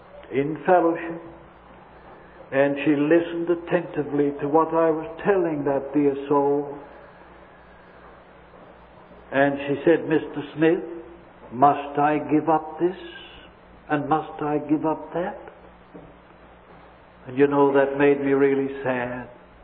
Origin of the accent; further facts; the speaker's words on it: Scotland, United Kingdom; I'm of Scottish extract, you know, brother. Brought up in one of these big old kirks, as we call them in Scotland.